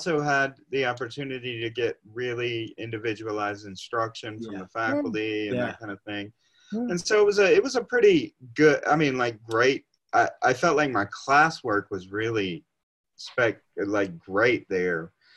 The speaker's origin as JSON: {"language": "English", "town": "Crowder", "region": "Mississippi", "country": "United States", "tie": "born or raised there", "said": "Called Crowder, Mississippi. It's in the Mississippi Delta. It's about 40 minutes from Oxford, I guess."}